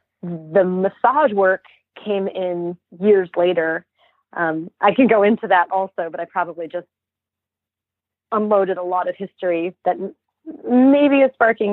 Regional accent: Santa Fe, New Mexico, United States; I grew up in Santa Fe, New Mexico, in a solar home off the grid, and we didn't have very good TV reception.

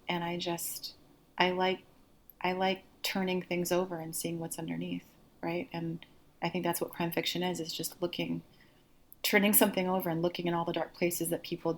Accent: Canada; I was living in Seattle and I'm Canadian.

